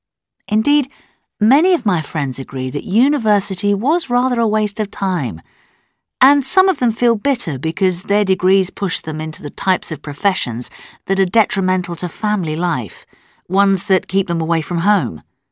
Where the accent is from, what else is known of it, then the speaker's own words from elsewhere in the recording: Oxford, South East England, United Kingdom; because I come from Oxford